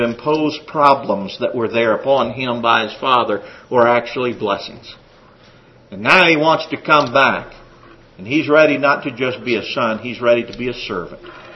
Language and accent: English; Pampa, Texas, United States; He was the son of the preacher when I was growing up in Pampa, Texas.